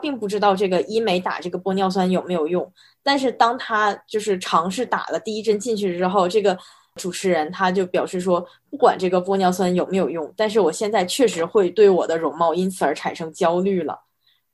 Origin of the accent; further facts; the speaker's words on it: Shenyang, Liaoning, China; 我来自于中国沈阳